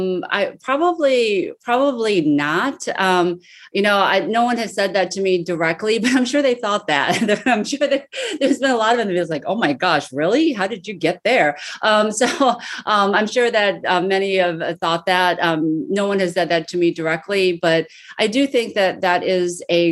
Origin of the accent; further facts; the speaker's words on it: Fairport, New York, United States; But so I grew up, you know, in Fairport, New York. It was a huge school, like, you